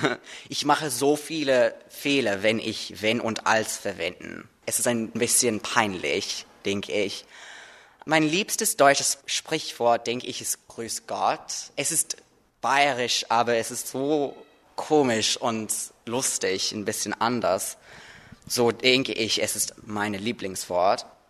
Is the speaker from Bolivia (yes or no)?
no; Cape Town, Western Cape, South Africa; German is a second language; ich komme aus Kapstadt in Südafrika. Ich war in 1997 geboren